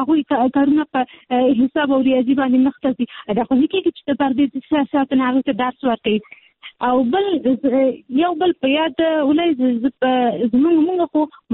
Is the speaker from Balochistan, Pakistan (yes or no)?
no; Peshawar, Khyber Pakhtunkhwa, Pakistan; زما پیدایش په پېښور کې شوې ده زه په پېښور کې لوی شوې یم